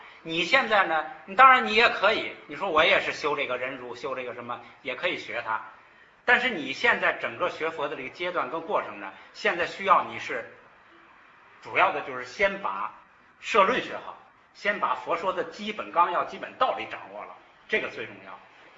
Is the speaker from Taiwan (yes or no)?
no; China; 不要读支末，就是我们中国人传过来之后会有很多误解。